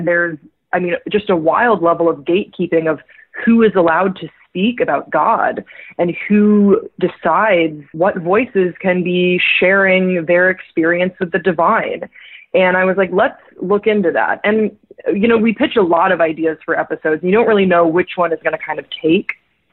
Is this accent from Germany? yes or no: no; Belgium; now in United States; I also grew up overseas. I grew up in Belgium, which was the second country in the world to legalize gay marriage.